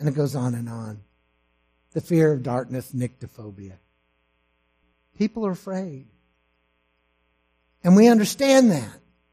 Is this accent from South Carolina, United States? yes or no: no; Texas, United States; so he went to my home state of Texas, out to West Texas